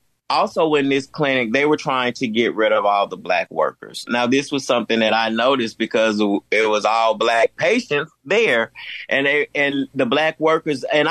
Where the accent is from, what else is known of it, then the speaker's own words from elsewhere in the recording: Mississippi, United States; Well, I grew up in Mississippi.